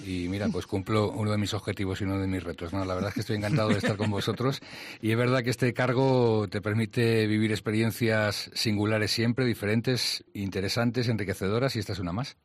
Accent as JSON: {"language": "Spanish", "region": "Extremadura", "country": "Spain", "said": "Somos 3 directores de principales periódicos españoles que somos extremeños."}